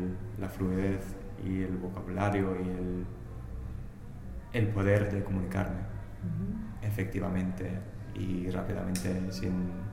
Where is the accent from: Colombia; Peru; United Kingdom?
United Kingdom; England; Spanish is a second language; now in Spain; yo soy inglés, estoy aquí de Erasmus, no, claro que no hablo nada de valenciano